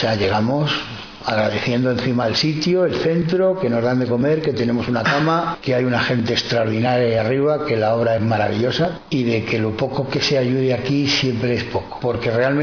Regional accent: Málaga, Andalusia, Spain; now in Madrid, Spain; porque yo vengo de Málaga. Entonces, para poder acceder a una cosa de esas, tienes que llevar un año empadronado en Madrid, que no lo entiendo, porque vengo de otra comunidad

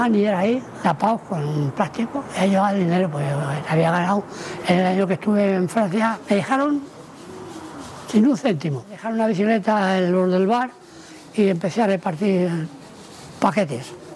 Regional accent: Madrid, Community of Madrid, Spain; moved away as an adult; mire usted que yo soy español, soy de Madrid

